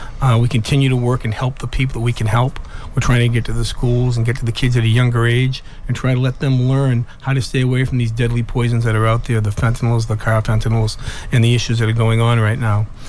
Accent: West Bridgewater, Massachusetts, United States; also born or lived in Brockton; now in Marshfield, United States; I was born in West Bridgewater. I grew up in West Bridgewater. I was born in Brockton. I live in Marshfield now.

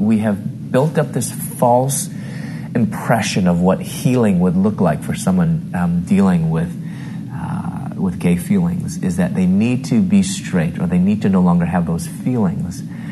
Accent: Chicago, Illinois, United States; moved away as an adult; now in Louisville, United States; I'm from Chicago. I moved to Louisville, Kentucky. I was pursuing my doctorate in dentistry.

